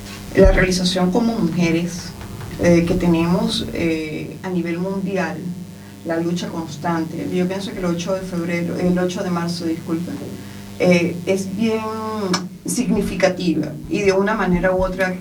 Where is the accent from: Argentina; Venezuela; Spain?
Venezuela; en mi país, en Venezuela